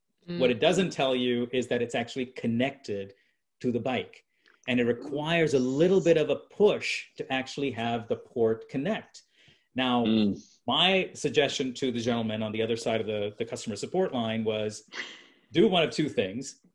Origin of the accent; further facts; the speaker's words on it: India; So, you know, being an Indian, I'll give you buy one, get one free.